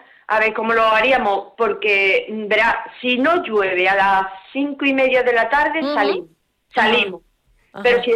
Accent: Guillena, Andalusia, Spain; Mira, Guillena es un pueblo muy bonito, muy acogedor para todo el mundo. Guillena, su gente son fabulosas, no porque sea mi pueblo

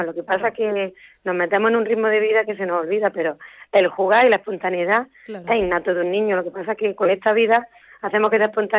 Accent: Granada, Andalusia, Spain; vamos a conocer nuestra Granada bien como granadina.

